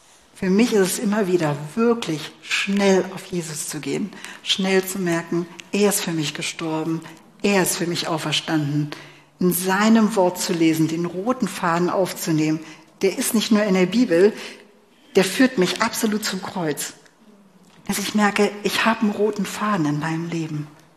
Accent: Germany; Und ja, wir sind Deutsche, wie in welcher Geschwindigkeit wir auch Dinge hinkriegen.

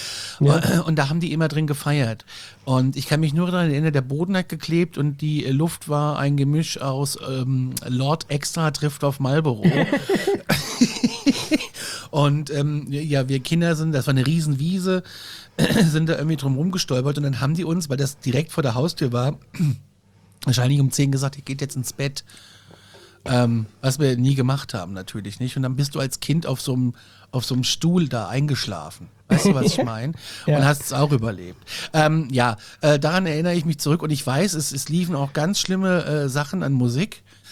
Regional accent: Gudensberg, Hesse, Germany; Also ich bin ja in Nordhessen groß geworden, in einer Kleinstadt namens Gudensberg. The place to be, wir Coolen sagen G-Town.

